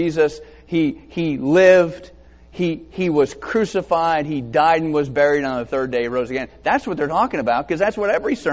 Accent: Georgia, United States; I grew up in South Georgia.

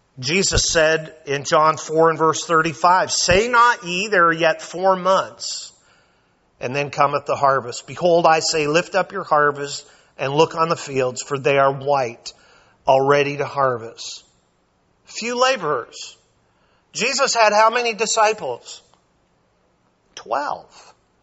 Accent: Canada; Now, I'm Canadian.

